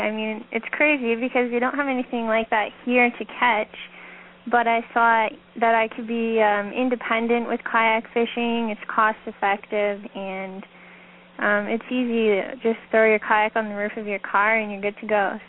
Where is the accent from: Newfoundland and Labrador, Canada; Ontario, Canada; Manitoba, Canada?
Ontario, Canada; I'm from Canada, and I definitely say A all the time. So I'm from Ontario